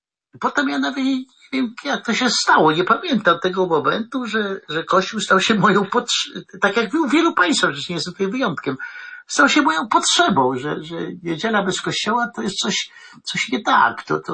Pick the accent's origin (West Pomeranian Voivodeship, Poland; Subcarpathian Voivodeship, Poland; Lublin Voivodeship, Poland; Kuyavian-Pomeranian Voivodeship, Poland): Kuyavian-Pomeranian Voivodeship, Poland; Chełmża; Ja wychowałem się w Chełmży, tam jest przepiękny kościół gotycki, przepiękny, a to było lata 60.